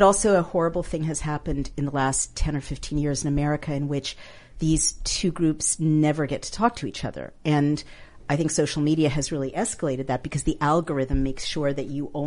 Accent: New York, United States; We're both from New York. We both know.

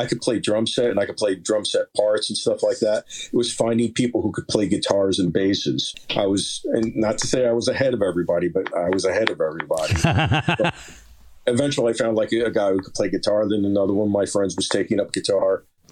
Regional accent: Lyndhurst, New Jersey, United States; I grew up mostly in Lyndhurst, which is right by Giants Stadium.

